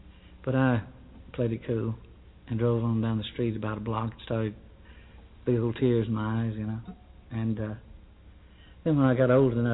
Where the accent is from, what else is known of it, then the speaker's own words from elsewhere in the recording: Fort Worth, Texas, United States; also born or lived in Vernon, Texas; And then we moved from Vernon, Texas, where I was born, to Fort Worth, Texas.